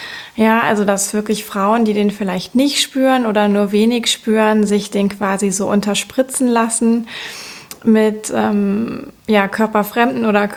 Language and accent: German; Cologne, North Rhine-Westphalia, Germany; ich komme aus Köln, arbeite hier als Sexualcoach